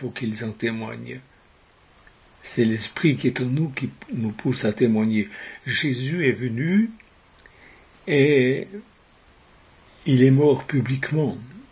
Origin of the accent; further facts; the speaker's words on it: Switzerland; Moi, j'ai vécu à la campagne presque toute ma vie et j'ai vu souvent des veaux sortir d'une étable. À côté de chez moi, en Suisse, il y avait une ferme